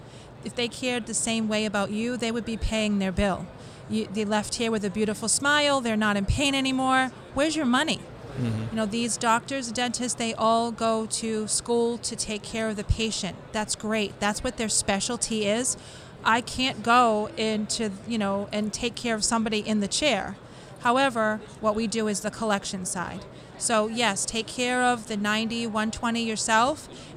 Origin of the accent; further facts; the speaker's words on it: Rhode Island, United States; And I'm born and raised Rhode Island, however, I have transitioned and I live in Massachusetts.